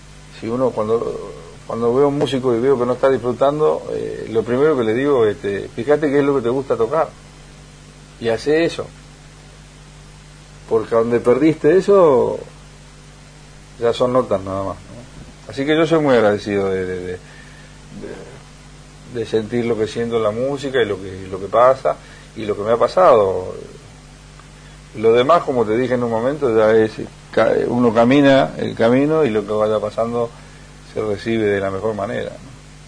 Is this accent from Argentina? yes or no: yes; Villa Diamante, Buenos Aires Province, Argentina; also born or lived in Monte Grande; nací en Monte Grande, después me crié en Villa Diamante hasta los 10 años, que nos volvimos a Monte Grande con la inundación grande que hubo.